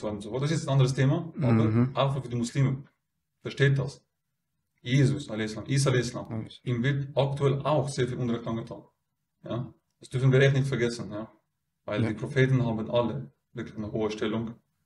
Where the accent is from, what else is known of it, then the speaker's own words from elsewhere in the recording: Switzerland; Weil ich bin Schweizer.